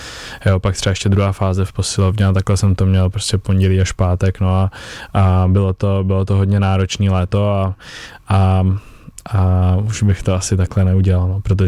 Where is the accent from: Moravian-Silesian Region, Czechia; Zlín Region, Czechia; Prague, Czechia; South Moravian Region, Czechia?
Prague, Czechia; tím jsem tady z Prahy